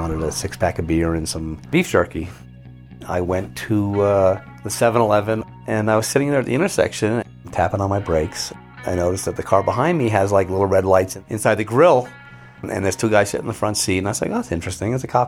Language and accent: English; New York, United States; I grew up in New York, and I knew everything about New York, but New York had changed.